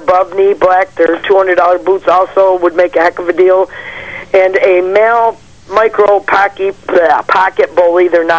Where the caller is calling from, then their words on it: Nunda, New York, United States; Hey, it's … calling from Nunday.